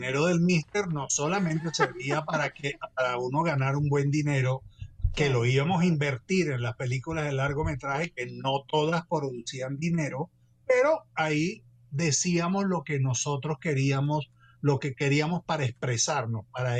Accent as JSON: {"language": "Spanish", "country": "Colombia", "also_born_or_lived": "Panama / Italy / Venezuela", "said": "nací en Panamá, yo he vivido en Italia, he vivido un poco de lado, Venezuela, pero yo soy colombiano, ¿eh?"}